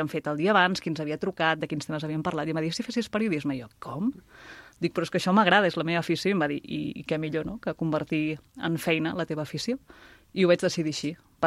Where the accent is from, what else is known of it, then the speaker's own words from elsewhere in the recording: Sant Joan de Mediona, Catalonia, Spain; A Mediona, Sant Joan de Mediona, que és el meu poble, aquí al Penedès